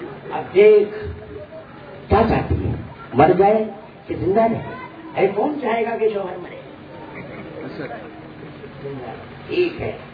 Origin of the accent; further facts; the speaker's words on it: India; ہم ہندوستانی ہیں, ہندوستان میں جئیں گے, ہندوستان ہی میں مریں گے.